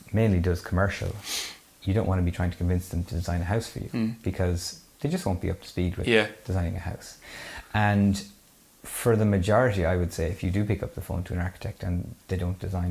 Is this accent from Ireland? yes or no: yes; Connacht, Ireland; I'm from Mayo